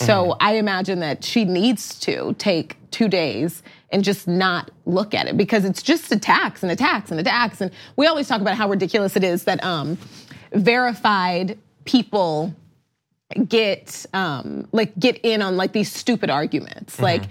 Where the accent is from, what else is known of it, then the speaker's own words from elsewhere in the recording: Oklahoma, United States; I'm from Oklahoma.